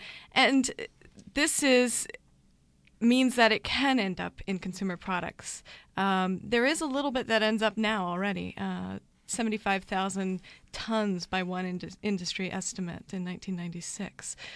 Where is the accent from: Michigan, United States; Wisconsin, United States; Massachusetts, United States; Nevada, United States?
Wisconsin, United States; I'm from Wisconsin, so it was quite interesting to me